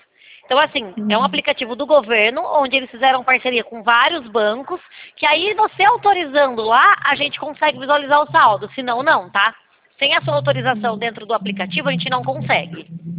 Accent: São Paulo, Brazil; Eu sou de São Paulo.

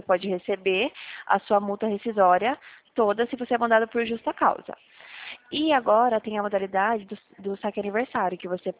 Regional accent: Sorocaba, São Paulo, Brazil; A gente é do interior de São Paulo, a gente é de Sorocaba.

